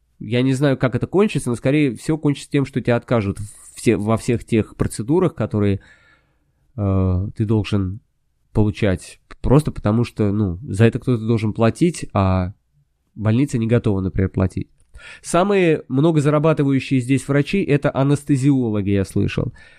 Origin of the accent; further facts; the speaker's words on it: Peterhof, Saint Petersburg, Russia; я когда рос в Ленинградской области, я в Петергофе вырос